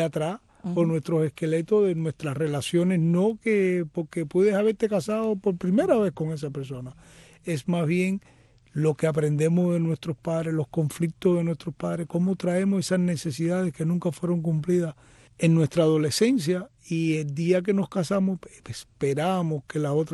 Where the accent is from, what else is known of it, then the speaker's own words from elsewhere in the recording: Havana, Cuba; now in Miami, United States; Bueno, yo soy originalmente de Palatino, la ciudad deportiva, y nací en alrededor del Parque Palatino. Ahí fueron mis primeros años